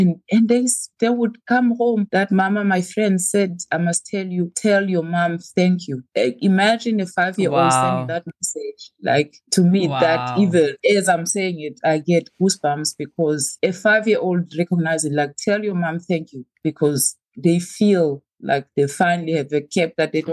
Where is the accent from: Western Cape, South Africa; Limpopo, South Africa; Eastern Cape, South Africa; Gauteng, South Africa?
Eastern Cape, South Africa; Makhanda; Well, in where I grew up in Makanda, I don't know.